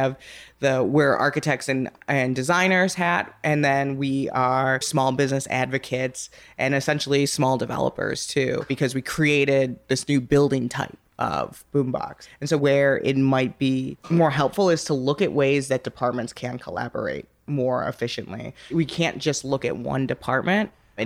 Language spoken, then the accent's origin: English; Chicago, Illinois, United States; born there; I was born in Chicago. You know, you just kind of have like this attachment to a city over time.